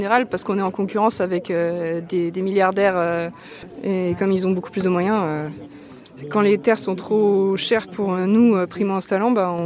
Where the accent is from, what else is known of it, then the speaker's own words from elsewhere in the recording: Rennes, Brittany, France; Moi, je suis de Rennes.